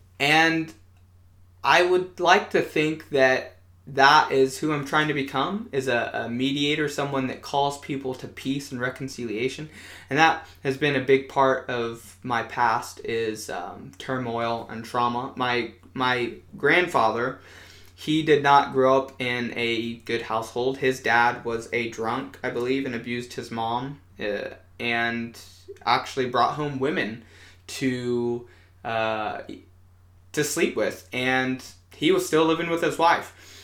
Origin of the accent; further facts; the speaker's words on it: Renton, Washington, United States; born there; I was born in the great state of Washington, and I was born in the Seattle-Tacoma metro area in a town called Renton. And I lived there for the first 3 years of my life.